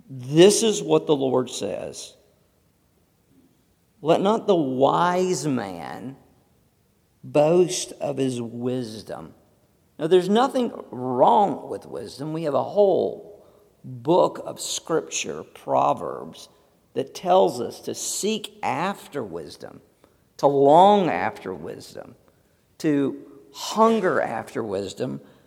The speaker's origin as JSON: {"language": "English", "town": "Tucker", "region": "Georgia", "country": "United States", "tie": "born or raised there", "said": "I grew up in Tucker in Georgia, and we met in Chicago in college."}